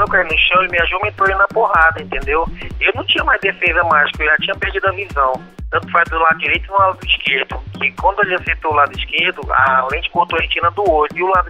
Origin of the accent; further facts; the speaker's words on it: Manaus, Amazonas, Brazil; Eu moro em Manaus. Nunca saí de Manaus. Isso. Nunca tirei meu pé de Manaus.